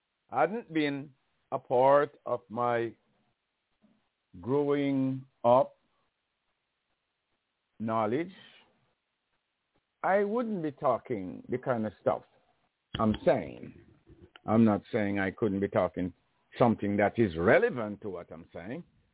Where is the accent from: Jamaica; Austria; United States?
Jamaica; I'm over 70. In the world that I grew up in Jamaica, it was a time and a climate of course, it is a place where Christianity pervades the entire